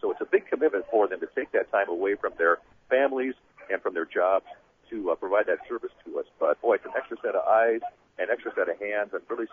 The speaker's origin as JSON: {"language": "English", "town": "Watertown", "country": "United States", "tie": "born or raised there", "said": "But I got my start up in Watertown, which is my hometown. That's where I began my radio career."}